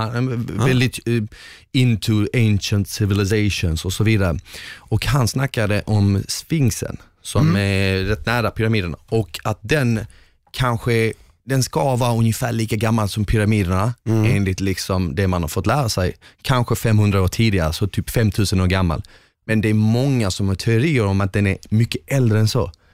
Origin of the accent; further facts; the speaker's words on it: Northern Bosnia, Bosnia & Herzegovina; Jag är från norra Bosnien.